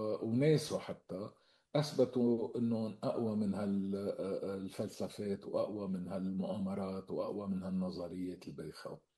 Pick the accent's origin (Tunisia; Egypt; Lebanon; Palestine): Lebanon; نحن لبنانية ونحن أقوى من كل هالتفاصيل